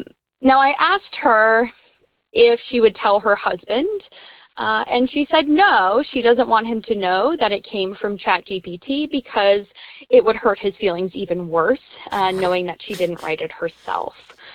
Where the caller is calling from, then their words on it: Colorado, United States; Hi, Rhett and Link. I am calling from Colorado, and I have a little bit of a moral question.